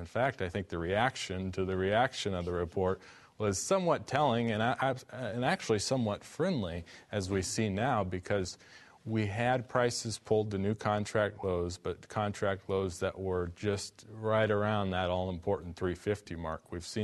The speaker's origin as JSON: {"language": "English", "town": "Paxton", "region": "Illinois", "country": "United States", "tie": "born or raised there", "said": "I grew up in a farm community, Paxton, Illinois. My parents were not farmers. My grandparents and uncles were farmers."}